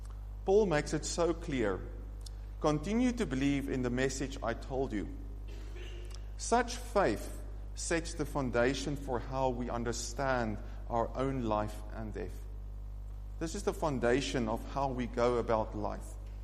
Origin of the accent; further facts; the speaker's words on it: South Africa; moved away as an adult; now in United Kingdom; So as you can hear, I'm from South Africa, and my family and I decided to come to Scotland to work for God.